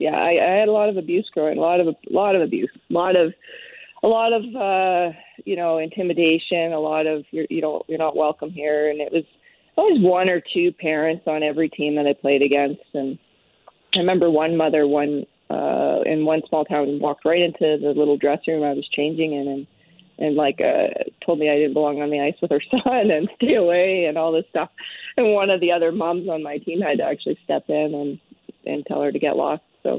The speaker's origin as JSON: {"language": "English", "town": "Shaunavon", "region": "Saskatchewan", "country": "Canada", "tie": "born or raised there", "said": "I think in my hometown in Shaunavon, we had"}